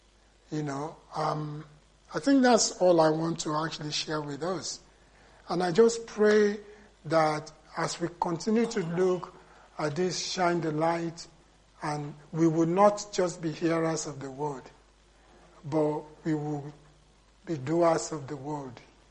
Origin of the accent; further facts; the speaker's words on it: Nigeria; born there; Unlike my wife, I was born in Nigeria.